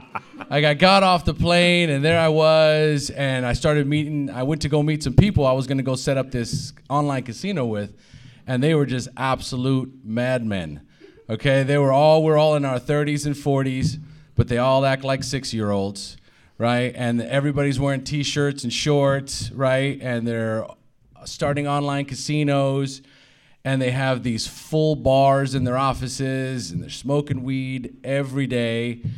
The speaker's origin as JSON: {"language": "English", "region": "California", "country": "United States", "moved": "as an adult", "lives_now": "Costa Rica", "said": "I was originally from California. And moved to Costa Rica when I was 29 years old."}